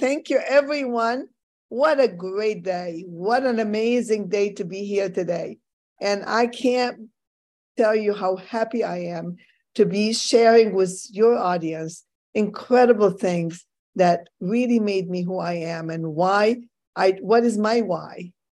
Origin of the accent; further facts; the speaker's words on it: Egypt; English is a second language; I am from Egypt. I'm originally from Egypt.